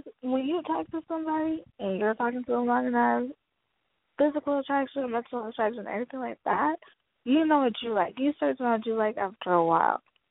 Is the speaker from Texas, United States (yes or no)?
yes; Houston, Texas, United States; But I did not grow up in my grandma's house. I grew up in Southwest Houston in the A-Leaf area, and it's mostly Hispanic, Asian